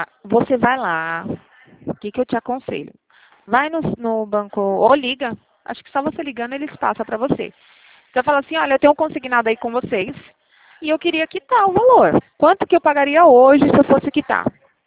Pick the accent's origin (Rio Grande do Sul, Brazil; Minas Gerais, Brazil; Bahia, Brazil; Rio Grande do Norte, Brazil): Rio Grande do Norte, Brazil; Natal; now in São Paulo, Brazil; Eu moro em São Paulo hoje, mas eu sou daí, da cidade de vocês também.